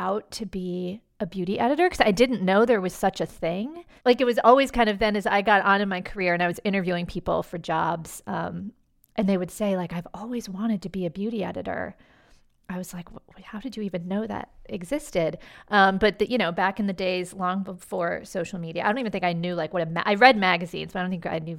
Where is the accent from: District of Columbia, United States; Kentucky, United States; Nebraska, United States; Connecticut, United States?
District of Columbia, United States; Washington; I grew up in Washington, D.C., and, you know, in D.C., everyone was doing politics or, you know, getting ready to go to law school.